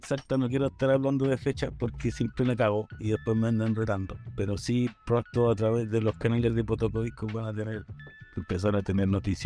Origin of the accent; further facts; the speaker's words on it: San Joaquín, Santiago Metropolitan Region, Chile; also born or lived in Teno; Yo nací y criado en San Joaquín. No, yo nací en Teno, pero siempre estuve ahí y los cabros de San Joaquín me aguacharon.